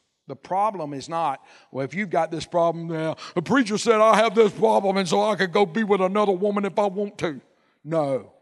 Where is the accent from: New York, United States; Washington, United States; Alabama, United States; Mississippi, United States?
Alabama, United States; I'm from Alabama.